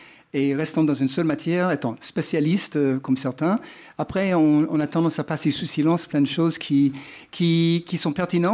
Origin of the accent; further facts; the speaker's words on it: Wichita, Kansas, United States; French is a second language; Qui était dans ma ville natale, Wichita.